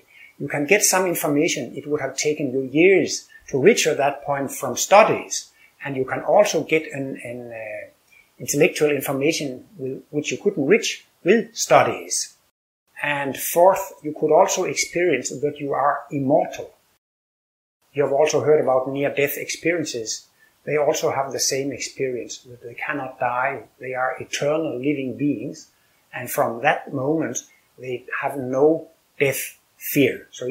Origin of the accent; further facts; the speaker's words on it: Copenhagen, Capital Region of Denmark, Denmark; I'm from Copenhagen, Denmark.